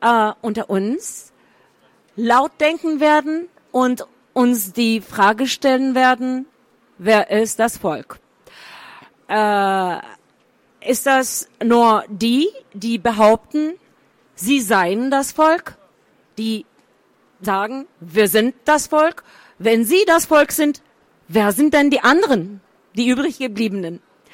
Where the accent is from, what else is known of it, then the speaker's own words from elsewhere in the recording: Turkey; German is a second language; ich bin Journalistin, ich bin in der Türkei aufgewachsen und lebe immer noch in der Türkei, in Istanbul.